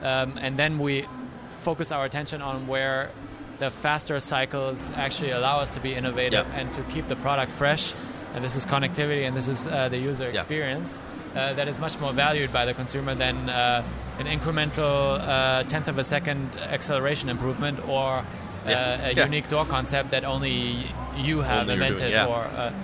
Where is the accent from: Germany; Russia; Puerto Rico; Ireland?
Germany; now in United States; this is a major difference to my home country, Germany